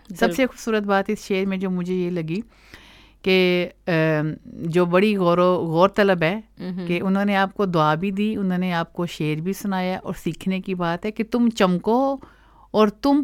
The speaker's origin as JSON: {"language": "Urdu", "town": "Shahdara", "region": "Punjab", "country": "Pakistan", "moved": "yes", "said": "جب ہم پاکستان میں تھے, میں ایک گلی سے تعلق رکھتی ہوں شاہدرہ سے"}